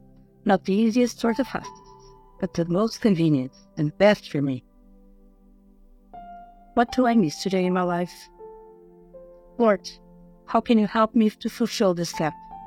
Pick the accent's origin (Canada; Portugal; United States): Portugal; Lisbon; from Lisbon, Portugal.